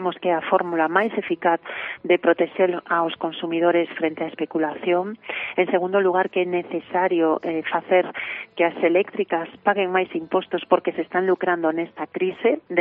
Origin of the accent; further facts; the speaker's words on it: Galicia, Spain; e como galegos e galegas dar un debate que é esencial.